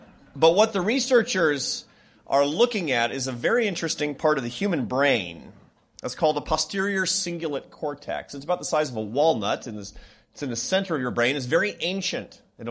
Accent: Seattle, Washington, United States; now in Washington, United States; I'm actually from the real Washington. I'm from Seattle, Washington, which is pretty far away from the battles of Washington, D.C.

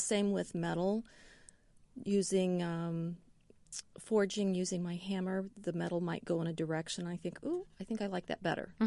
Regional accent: Indiana, United States; I'm from Vandenberg County. We grew up probably 40 miles from each other

